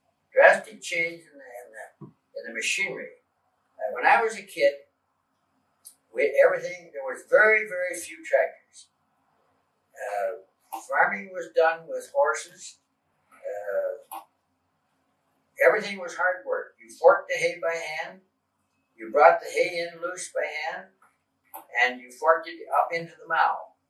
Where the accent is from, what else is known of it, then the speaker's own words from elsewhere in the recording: Mississauga, Ontario, Canada; born there; Well, as I just say, I was born in Mississauga, really Toronto Township.